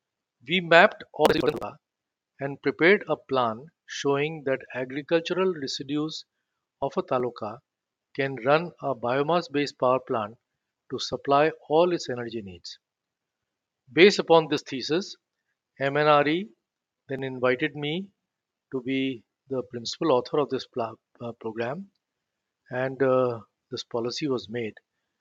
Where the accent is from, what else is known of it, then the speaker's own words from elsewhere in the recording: Lucknow, Uttar Pradesh, India; Number two, I come from Lucknow. I was born and raised there and was always troubled by the plight of poor rickshaw pullers.